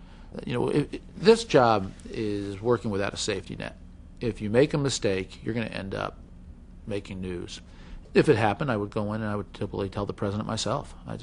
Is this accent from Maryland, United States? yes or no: no; New York, United States; I grew up in a teeny town of 4,000 people in Westchester County, New York. And I love my hometown.